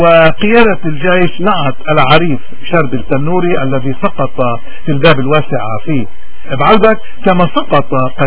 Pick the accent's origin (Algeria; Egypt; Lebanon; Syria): Lebanon; نحن كمواطنين لبنانيين